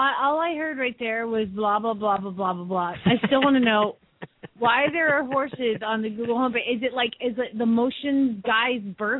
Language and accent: English; Phoenix, Arizona, United States; from Phoenix, Arizona